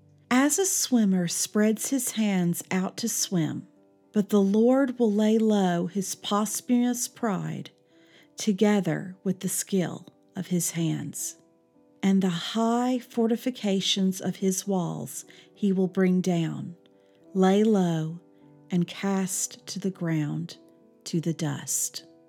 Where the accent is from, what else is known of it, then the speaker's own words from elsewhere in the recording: Vestavia Hills, Alabama, United States; Yes, I did grow up in Birmingham. I grew up in Vestavia Hills.